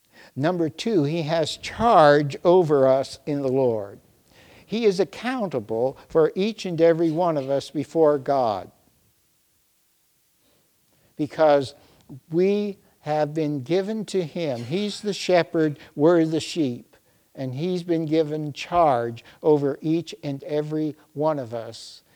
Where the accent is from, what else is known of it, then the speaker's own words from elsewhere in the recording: Canada; I came from Canada, the land of kings and queens